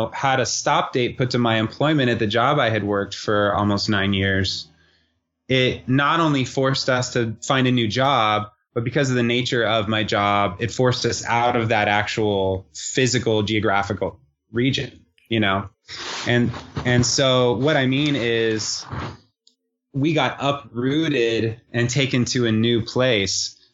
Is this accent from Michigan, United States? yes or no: no; California, United States; Yeah. Well, you know, so the interesting thing is that I grew up in Southern California, so specifically Orange County area.